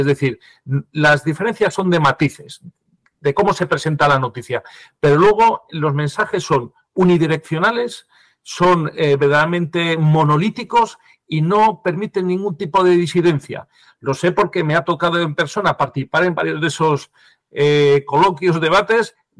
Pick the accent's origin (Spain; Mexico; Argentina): Spain; lo yo que más conozco es mi pueblo, el pueblo español